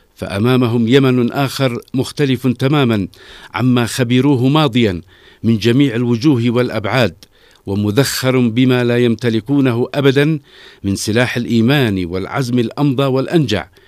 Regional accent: Yemen; إننا كيمنيين جاهزون لمواجهة وردع أي عدوان

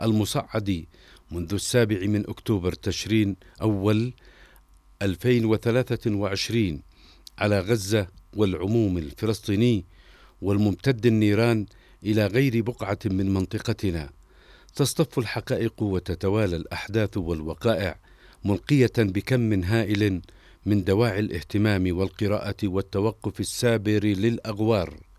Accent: Yemen; في الوقت الذي نواجه فيه كيمنيين مع أحرار الأمة أشد ضروب العدوان ضراوة وخطرا

